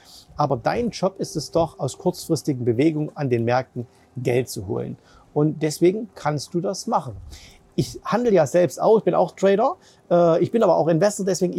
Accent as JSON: {"language": "German", "region": "Dubai", "country": "United Arab Emirates", "said": "Also ich bin nach wie vor hier auf den Malediven, da kriegt man das nicht so mit. Da ist alles sehr, sehr entspannt. Aber natürlich auch in meiner Heimat Dubai ist viel Unsicherheit"}